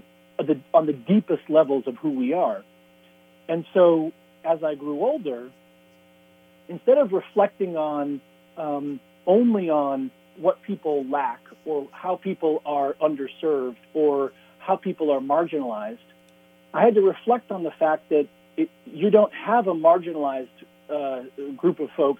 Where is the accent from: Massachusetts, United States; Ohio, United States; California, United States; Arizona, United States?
Massachusetts, United States; at the time when I was growing up, which is in the 90s. And growing up outside of Boston, there was, you know, there was a, it was one of the kind of cliques and groups you could become a part